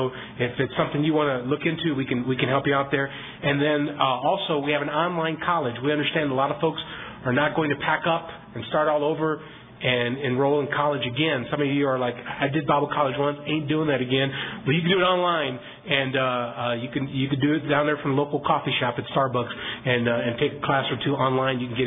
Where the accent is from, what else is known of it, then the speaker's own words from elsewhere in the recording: Chicago, Illinois, United States; I'm out from the city. I grew up in Chicago. I never really hunted. I was hunted in Chicago.